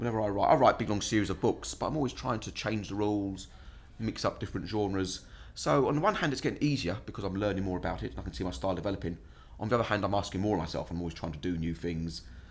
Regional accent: London, United Kingdom; also born or lived in Ireland; I'm from London. I was born in St. Thomas's. I lived in the Elephant and Castle when I was younger. Then I moved to Ireland, actually, as a child, because my family were Irish.

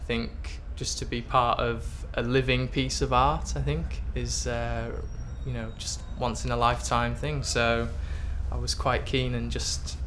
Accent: Edinburgh, Scotland, United Kingdom; I'm 31 and from Edinburgh.

